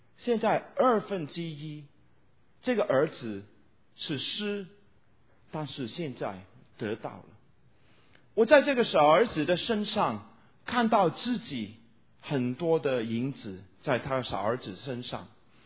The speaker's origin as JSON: {"language": "Chinese", "region": "Guangdong", "country": "China", "said": "我们广东人叫阻住地球转"}